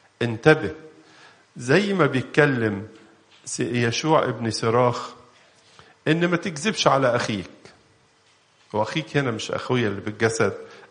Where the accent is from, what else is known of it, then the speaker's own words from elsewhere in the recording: Egypt; يمكن من التحديات اللي موجودة عندنا في مصر النهاردة الإشاعات الكتيرة اللي بتطلع